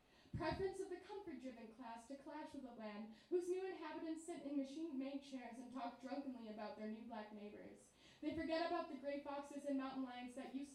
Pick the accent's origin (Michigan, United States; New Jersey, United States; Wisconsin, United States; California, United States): Wisconsin, United States; I'm from Wisconsin, so like, yeah, there's like, it's just not really that pretty there.